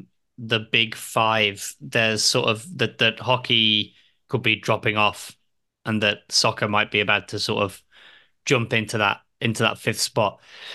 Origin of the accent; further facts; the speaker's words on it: England, United Kingdom; as an Englishman